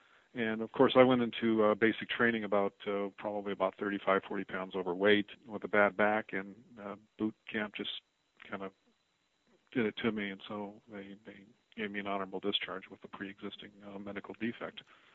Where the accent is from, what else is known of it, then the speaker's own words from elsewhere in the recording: Los Angeles, California, United States; But before that, I grew up in Los Angeles and Hollywood.